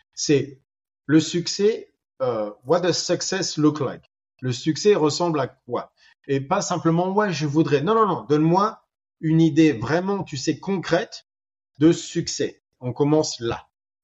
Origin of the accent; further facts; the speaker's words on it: France; On va dire que c'est parce que je suis français.